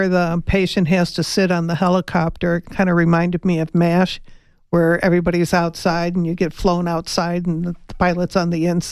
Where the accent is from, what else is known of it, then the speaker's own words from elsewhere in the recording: Chicago, Illinois, United States; I'm from Chicago. We used to go out on Lake Michigan all the time